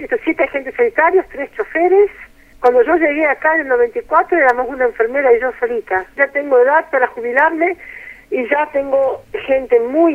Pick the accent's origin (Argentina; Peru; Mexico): Argentina; nosotros como argentinos.